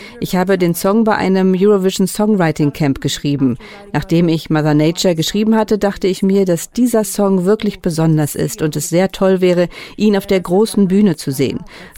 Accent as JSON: {"language": "German", "country": "Luxembourg", "tie": "born there", "said": "Meine Eltern stammen ursprünglich aus Slowenien. Ich wurde jedoch in Luxemburg geboren. Meine Eltern sind 2002 von Slowenien nach Luxemburg gezogen, um für die EU zu arbeiten."}